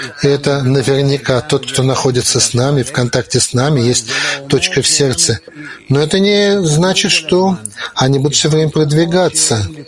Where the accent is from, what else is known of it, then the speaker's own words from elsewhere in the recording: Belarus; Я родился в Белоруссии, я там рос, я знаю эту страну